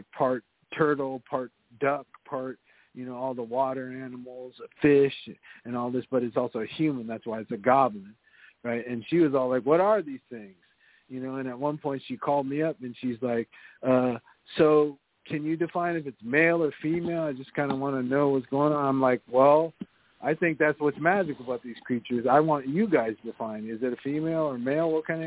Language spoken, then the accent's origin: English; California, United States; I was raised in California, so I'm Japanese American.